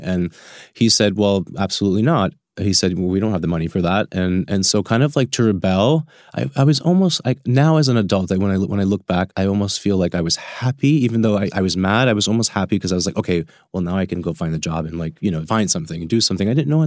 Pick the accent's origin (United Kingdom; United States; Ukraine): United States; born there; I am Albanian. Well, I was born in America, but okay.